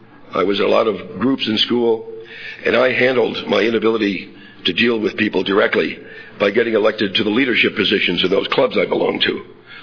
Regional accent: New Jersey, United States; I grew up in New Jersey among very heavy drinking non-alcoholics

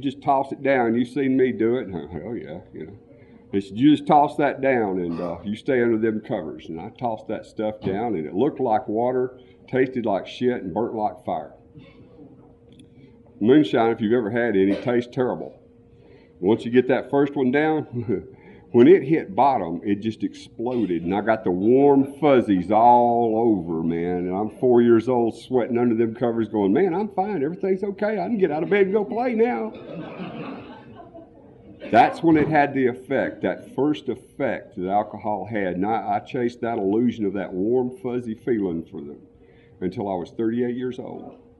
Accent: Atlanta, Georgia, United States; I was born in Atlanta in 1953, and in Atlanta, I grew up all around here. My family comes from the Blue Ridge Mountains, where we brewed moonshine for generations.

